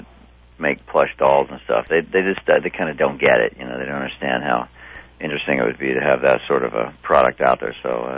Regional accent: Tulsa, Oklahoma, United States; That's what happens when you're raised up in Tulsa. You say it that way. I was raised in Tulsa, Oklahoma, and I didn't know.

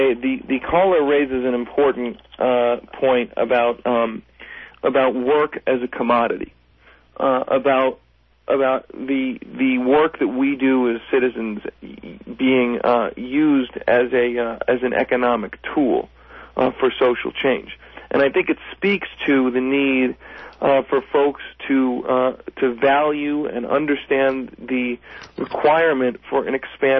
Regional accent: Pennsylvania, United States; and I'm originally from Pennsylvania

